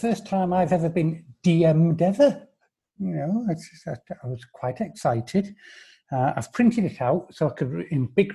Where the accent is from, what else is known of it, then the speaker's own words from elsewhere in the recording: Jersey; now in Guernsey; And I live in Guernsey, although I was brought up on Jersey.